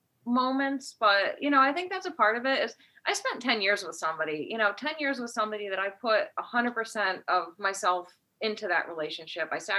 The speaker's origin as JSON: {"language": "English", "region": "Connecticut", "country": "United States", "said": "I'm from Connecticut originally. So my mom and dad still live in Connecticut."}